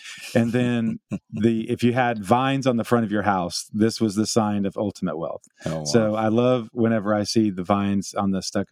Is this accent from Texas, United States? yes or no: yes; Amarillo, Texas, United States; I think that probably goes back to growing up in Amarillo.